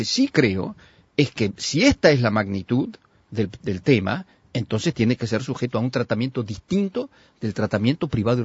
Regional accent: Uruguay; nosotros, como pueblo uruguayo

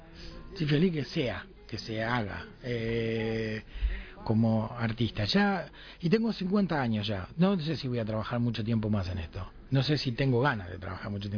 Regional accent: Uruguay; No me doy cuenta, tengo que hacer fuerza porque me lo dicen que sos uruguayo, ¿entendés?

